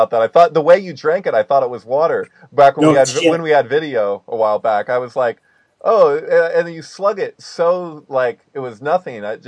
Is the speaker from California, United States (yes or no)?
yes; Santa Cruz, California, United States; I grew up in Santa Cruz. So I was born here. I was raised here. It's just a little south of San Francisco.